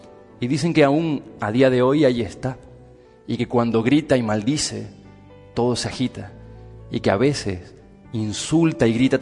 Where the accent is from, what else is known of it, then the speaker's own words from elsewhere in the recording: Venezuela; Soy venezolano, sí.